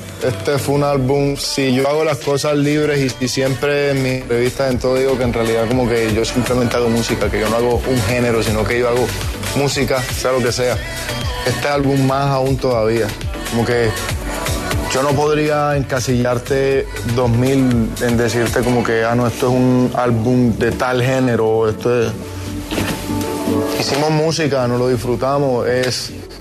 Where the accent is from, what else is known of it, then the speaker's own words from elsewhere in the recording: Montería, Córdoba, Colombia; Mi tierra.